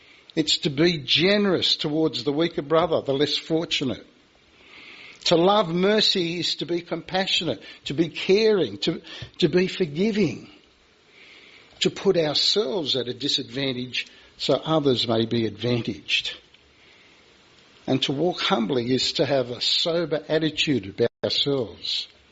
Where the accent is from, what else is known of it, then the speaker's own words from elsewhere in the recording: Australia; And it came to me and I said, I'm from Australia.